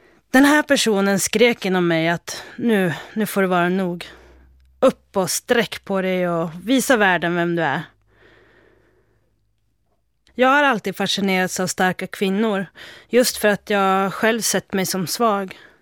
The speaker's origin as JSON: {"language": "Swedish", "region": "Norrland", "country": "Sweden", "tie": "born or raised there", "said": "Men som norrlänning och uppväxt i en liten by, då är jag van att lösa konflikter"}